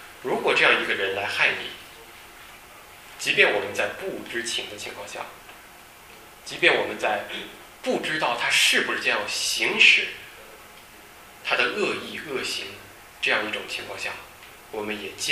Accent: China; 因为我们中国人都听过这样一个故事

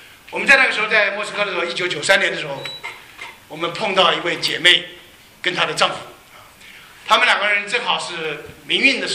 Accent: China; 这个我们是中国人啊

